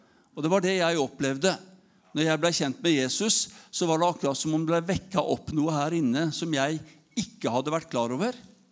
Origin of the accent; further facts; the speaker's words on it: Haugesund, Rogaland, Norway; also born or lived in Hamar / Oslo; da jeg vokste opp I Haugesund, så var jeg godt kjent med både narkomiljø og kriminelle ting og så videre